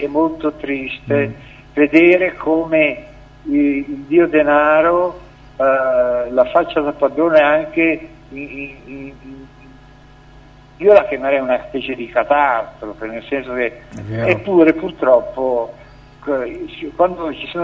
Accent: Milan, Lombardy, Italy; moved away; mi rivolgo ai lombardi, da milanese, pure in esilio

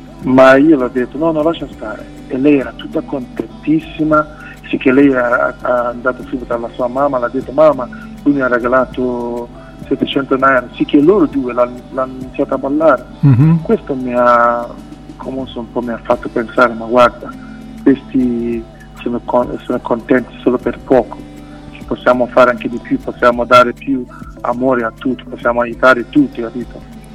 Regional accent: Nigeria; Italian is a second language; now in Italy; sono nigeriano, e da 19 anni che sto qui in Italia

